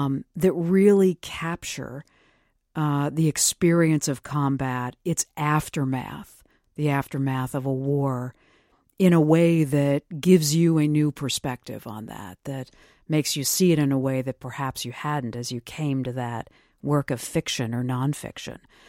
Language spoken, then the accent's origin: English; New York, United States; You know, I grew up in Western New York.